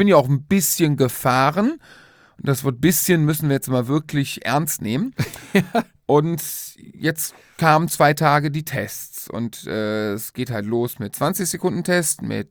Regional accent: Netherlands; komme aus Holland.

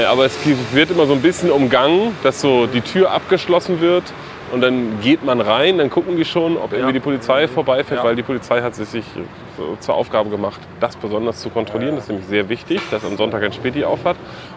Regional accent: Cologne, North Rhine-Westphalia, Germany; Das finde ich schon als Kölner

